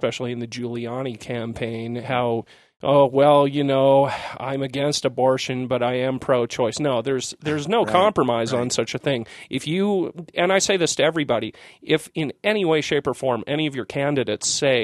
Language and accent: English; Vancouver, British Columbia, Canada; I grew up in Vancouver, and initially in the West Vancouver area